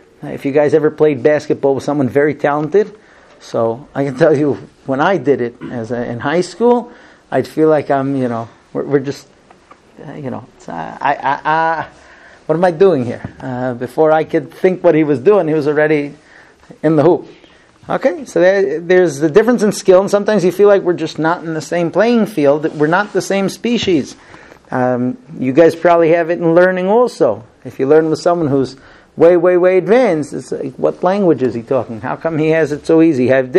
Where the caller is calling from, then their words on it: Israel; I call, I get the secretary, I say, look, I'm calling from Israel, I'd like to talk to this doctor.